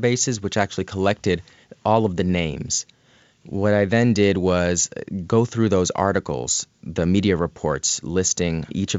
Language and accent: English; Orlando, Florida, United States; I grew up in Orlando, Florida. I'm a black man.